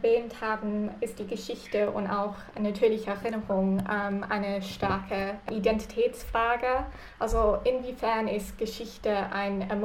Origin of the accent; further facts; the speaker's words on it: United Kingdom; Ich komme aus Großbritannien.